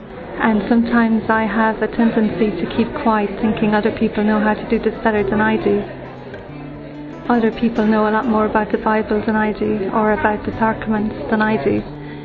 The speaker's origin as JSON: {"language": "English", "country": "Ireland", "said": "I'm from Ireland."}